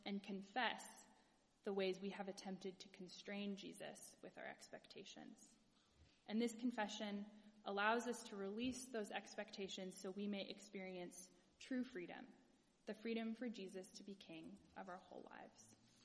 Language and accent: English; Pacific Northwest, United States; growing up in the Pacific Northwest, most mornings between November and March, my dad drove me to class completely in the dark.